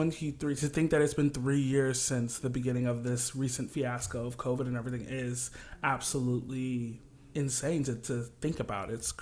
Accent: Kalamazoo, Michigan, United States; So I am from Kalamazoo, Michigan

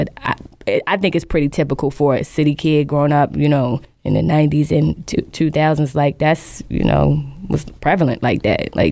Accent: Baltimore, Maryland, United States; I was raised right here in Baltimore City, East Side. All over the city, actually.

